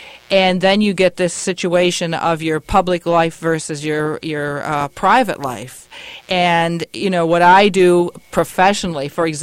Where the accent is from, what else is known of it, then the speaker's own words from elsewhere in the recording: New York, United States; I go back to where I was raised in Western New York to visit my parent, my mother